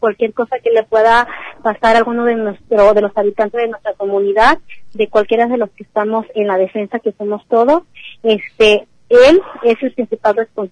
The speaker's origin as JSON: {"language": "Spanish", "town": "Temaca", "region": "Jalisco", "country": "Mexico", "said": "Somos 300, 400 los que hay en Temaca, somos jaliscienses, somos parte de este estado."}